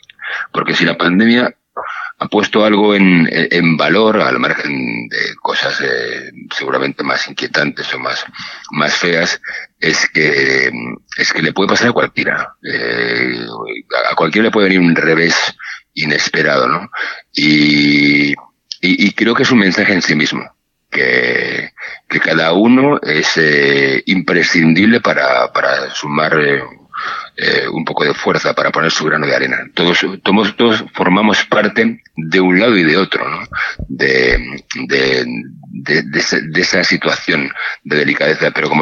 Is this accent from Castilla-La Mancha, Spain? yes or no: no; Vigo, Galicia, Spain; born there; Y estar hoy aquí en Vigo, que es el lugar donde yo nací, donde está mi familia